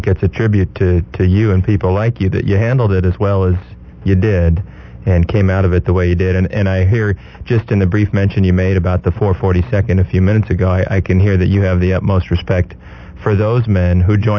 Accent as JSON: {"language": "English", "town": "Los Banos", "region": "California", "country": "United States", "tie": "born or raised there", "said": "I grew up in Los Banos, and there are plenty of figs around."}